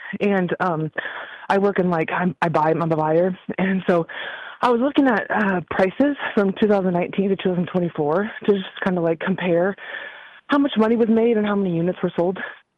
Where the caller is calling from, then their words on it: Wisconsin, United States; I'm calling from Wisconsin.